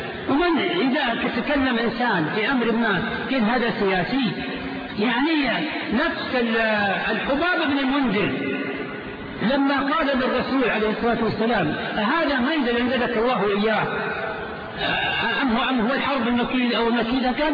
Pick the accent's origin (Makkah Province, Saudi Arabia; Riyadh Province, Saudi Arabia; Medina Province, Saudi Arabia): Riyadh Province, Saudi Arabia; Riyadh; وبالأخص مع الأسف عندنا في الرياض فتنة عمياء